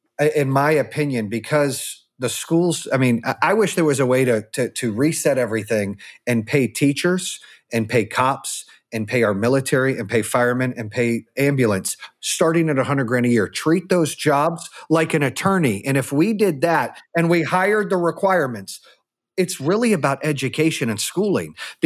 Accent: Arizona, United States; you know, I grew up in Arizona.

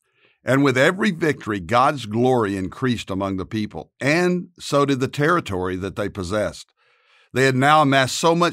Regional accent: Dallas, Texas, United States

